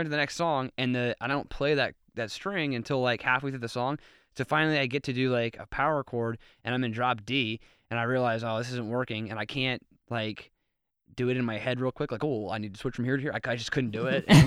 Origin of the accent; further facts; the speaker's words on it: Virginia, United States; also born or lived in Washington, D.C.; We grew up in Virginia and D.C., and we lived here our entire lives mostly.